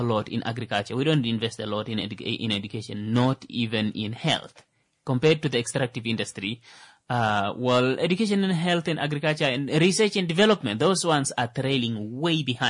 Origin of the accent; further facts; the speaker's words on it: Kavango, Namibia; It's a good thing I'm from Kavango.